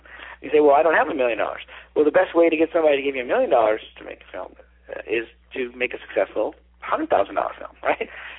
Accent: Detroit, Michigan, United States; You know, I grew up in Detroit in a lower middle class family.

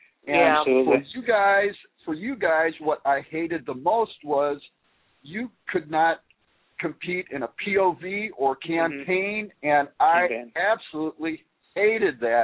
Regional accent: Minnesota, United States; I am from Minnesota, so pretty close to your country.

